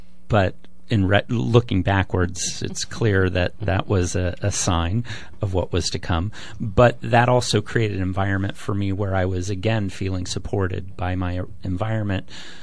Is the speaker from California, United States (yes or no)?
yes; San Bruno, California, United States; I think I was lucky in that I was raised in the Bay Area. I was brought up in San Bruno, and that was a very supportive environment from a diversity perspective, let's say.